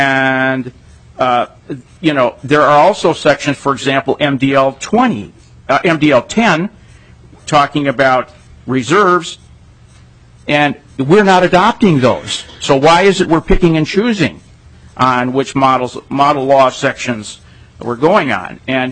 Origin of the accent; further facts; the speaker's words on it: Edina, Minnesota, United States; I'm from Edina, Minnesota.